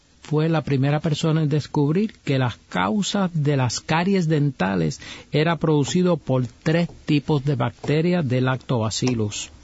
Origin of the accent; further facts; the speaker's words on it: Adjuntas, Puerto Rico; El doctor Rodríguez Vargas nació en mi pueblo de Adjuntas en el 1888, estudió en las escuelas públicas de Puerto Rico